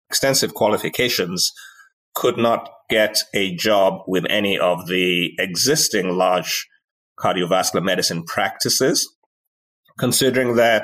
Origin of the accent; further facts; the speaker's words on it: Lagos, Nigeria; I was born in Lagos, Nigeria, in West Africa. I went to boarding school, a school called King's College Lagos. I got in there when I was 11 years of age and left there when I was 17.